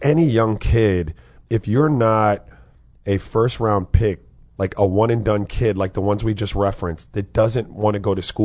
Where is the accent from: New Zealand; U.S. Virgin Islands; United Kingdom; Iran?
U.S. Virgin Islands; also born or lived in United States; I grew up in the Virgin Islands. There were a lot of, there was a heavy Latin. And then I grew up here